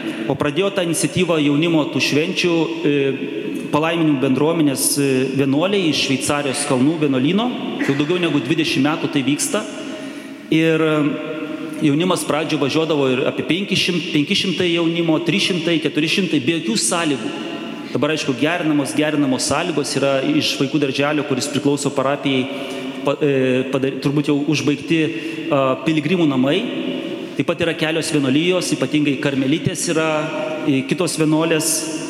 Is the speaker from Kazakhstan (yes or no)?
yes; Almaty, Kazakhstan; Aišku, aš esu iš Almatos, tai nuo Almatos ta šventovė yra apie 1500 km.